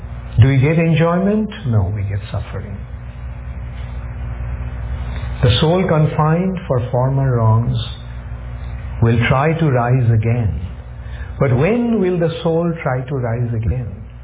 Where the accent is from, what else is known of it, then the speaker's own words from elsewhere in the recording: India; At least even I, being an Indian, can very boldly declare, I don't think I would have ever become a devotee.